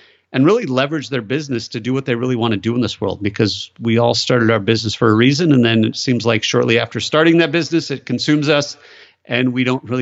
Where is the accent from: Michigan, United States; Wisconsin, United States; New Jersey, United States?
Michigan, United States; So I grew up in Michigan. You're very familiar with Michigan. So it's pretty blue collar.